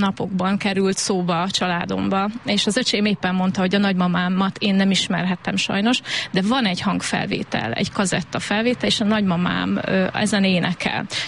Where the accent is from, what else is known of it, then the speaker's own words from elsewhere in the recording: Zalkod, Borsod-Abaúj-Zemplén, Hungary; balsai vagyok, és balsai lettem, és arra is büszke vagyok, hogy én a Tisza túloldaláról, a Bodrog közszívéből, a Zalkodról kerültem ide.